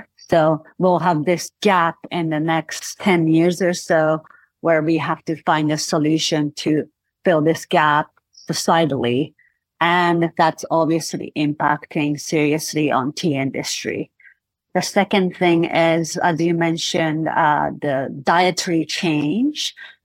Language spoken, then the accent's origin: English; Shizuoka, Japan; born or raised there